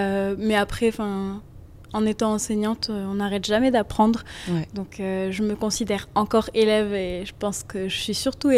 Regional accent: Évian, Auvergne-Rhône-Alpes, France; j'ai 20 ans, 21 ans à la fin d'année, donc je suis encore assez jeune. Ouais. J'ai grandi en Haute-Savoie, dans les montagnes à Évian, avec une super famille, des chouettes frères et sœurs.

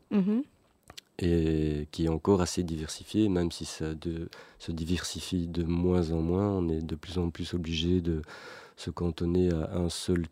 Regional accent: Belgium; born there; Je suis né en Belgique

